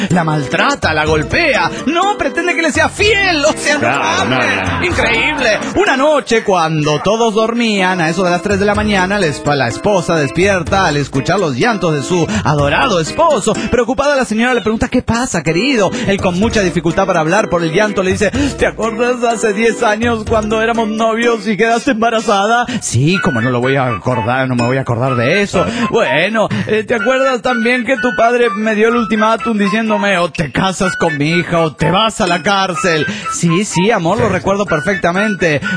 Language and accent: Spanish; Managua, Nicaragua; de Managua, Nicaragua.